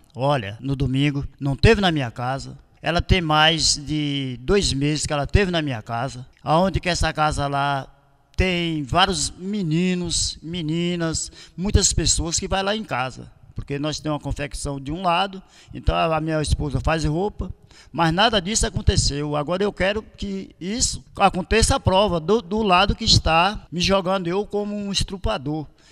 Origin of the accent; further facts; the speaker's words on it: Parateca, Bahia, Brazil; born there; Sempre morei. Nasci em Parateca. Eu nasci em Parateca, foi... Às vezes varia os dias, né? Mas segundo no meu registro, foi um dia de terça-feira, de 1955, Nasci residente de Parateca